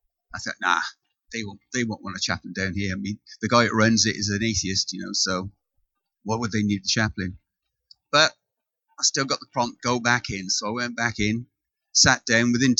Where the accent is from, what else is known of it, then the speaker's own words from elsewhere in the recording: Wales, United Kingdom; moved away as an adult; now in Waiuku, New Zealand; she's a Kiwi, I'm Welsh. I've got two daughters who live in the UK. I've been in Waiuku for 12 years